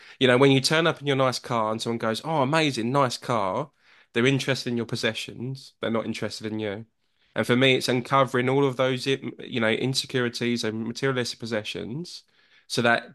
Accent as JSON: {"language": "English", "region": "London", "country": "United Kingdom", "tie": "born there", "said": "So I was born in Whitechapel Hospital, within the Bow Bells"}